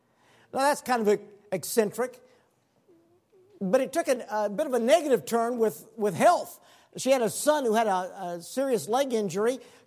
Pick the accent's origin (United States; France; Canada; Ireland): United States; Burke, Virginia; I'm one of the few native pastors in America. I was born in Arlington Hospital and grew up in Burke. And so I'm a native of the area, one of the few natives.